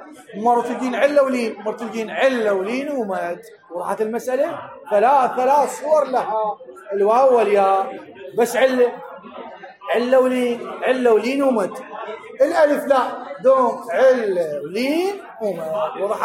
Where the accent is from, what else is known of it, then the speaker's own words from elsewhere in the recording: Najaf, Najaf Governorate, Iraq; لانه ماكو عندنا بالنجف كتب لغه عربيه